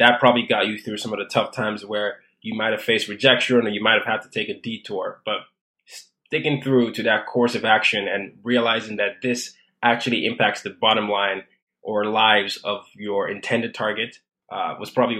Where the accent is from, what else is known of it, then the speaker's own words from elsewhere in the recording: Nigeria; I come from Nigeria.